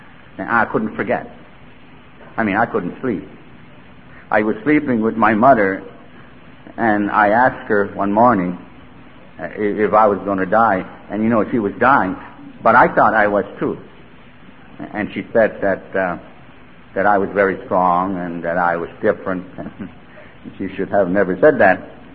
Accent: Canada; I'm a Canadian. I was brought up in a small little reservation in Canada.

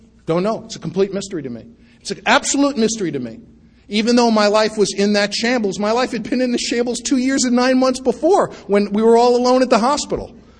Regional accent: Bronx, New York, United States; I was brought up in the Bronx, you know.

